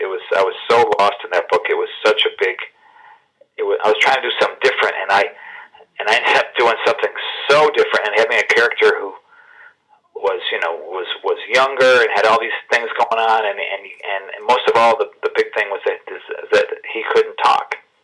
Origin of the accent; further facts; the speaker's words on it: Detroit, Michigan, United States; moved away as an adult; I grew up in and around Detroit all the way through college. So I moved away after college when I was 22 years old.